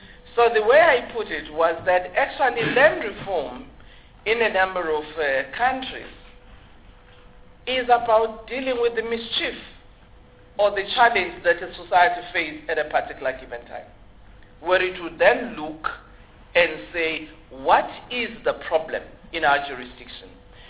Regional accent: South Africa; maybe as South African we should also not fear this issue about land restructuring

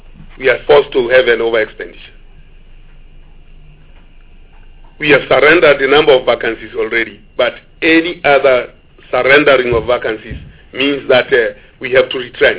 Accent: South Africa; Because right now, Google and Microsoft and Apple know where I am as a South African, wherever I am.

